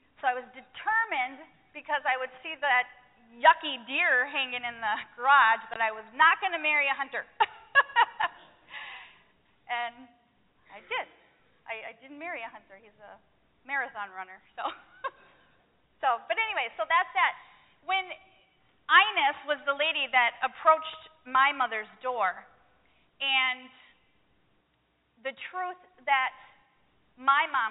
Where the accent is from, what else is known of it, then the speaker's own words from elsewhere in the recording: Green Bay, Wisconsin, United States; I am from Green Bay, Wisconsin.